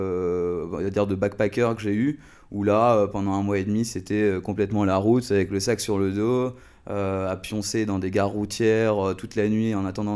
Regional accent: Paris, Île-de-France, France; born there; J'ai des grands-parents alsaciens et nantais. Donc quelque part, je ne suis pas parisien pure souche, même si je suis né à Paris.

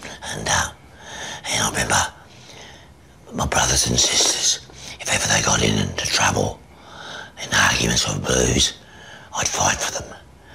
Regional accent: Cowra, New South Wales, Australia; In the town, I was brought up in Cowra. Great town, great people. But still, in that town, there was us and there was them.

